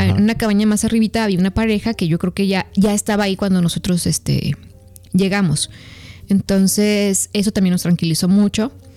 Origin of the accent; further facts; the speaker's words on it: Mexico; somos mexicanos, vivimos en Guadalajara